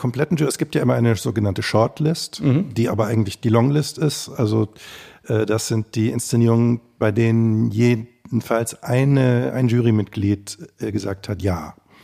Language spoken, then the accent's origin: German; Ansbach, Bavaria, Germany; Es gibt in meiner Heimatstadt Ansbach sehr ungewöhnlicherweise ein 2007 neu gegründetes Ensemble-Theater.